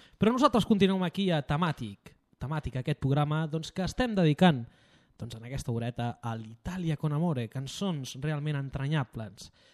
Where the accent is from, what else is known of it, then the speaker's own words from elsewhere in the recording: Catalonia, Spain; Perdoneu si el meu accent o la meva pronunciació italià no és perfecta, perquè precisament italià un servidor no és, sinó és català.